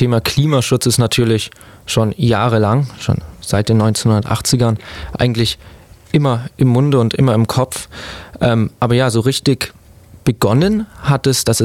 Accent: Friedrichshafen, Baden-Württemberg, Germany; now in Tübingen, Germany; ich komme auch aus Friedrichshafen, momentan aber studiere ich in Tübingen Geografie.

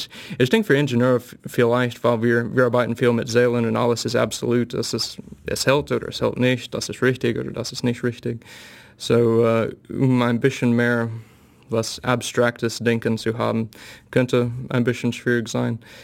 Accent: Georgia, United States; German is a second language; now in Germany; ich komme aus Georgia in den südlichen USA, dort haben wir solche Dinge

